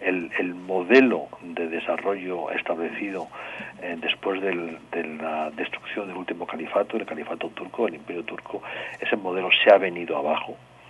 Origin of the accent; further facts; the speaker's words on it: Spain; yo soy español y por lo tanto europeo